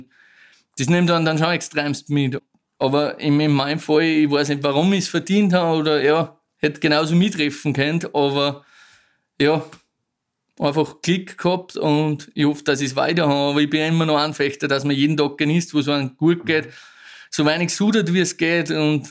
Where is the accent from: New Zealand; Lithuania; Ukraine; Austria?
Austria; bei uns im Salzkammergut